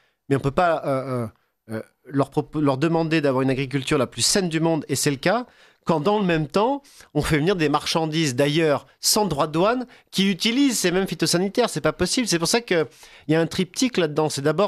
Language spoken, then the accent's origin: French; France; nationalement, je suis de France